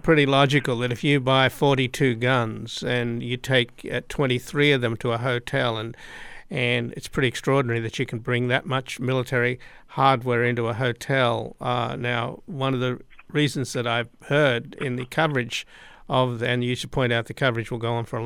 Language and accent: English; Australia; I grew up in Australia